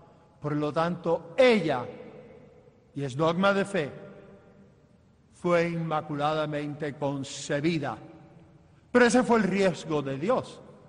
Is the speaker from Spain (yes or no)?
no; Cuba